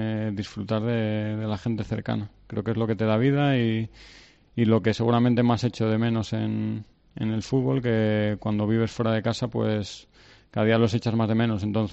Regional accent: Salinas, Asturias, Spain; Salinas, no llega a ser ciudad, pero bueno, es de donde soy y donde desconecto siempre.

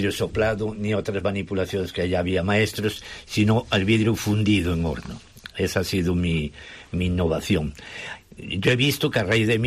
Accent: Galicia, Spain; Y como yo soy muy viajero, como buen gallego y aventurero, pues ni me lo pensé.

